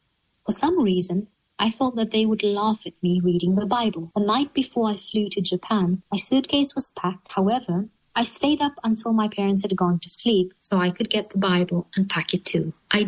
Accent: Australia; born there; I was born in 1978 in Australia, was Christian and raised Christian.

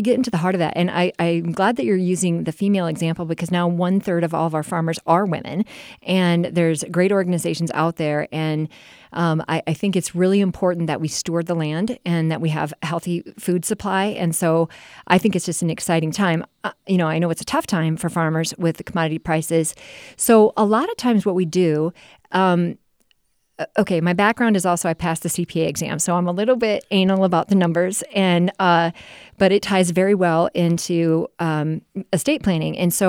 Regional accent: Parkston, South Dakota, United States; And the reason I went into law school was to help farmers because I grew up in Parkston, South Dakota.

